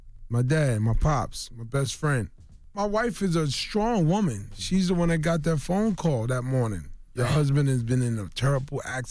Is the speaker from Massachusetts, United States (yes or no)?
no; Brooklyn, New York, United States; I'm from Brooklyn. It's all to the good.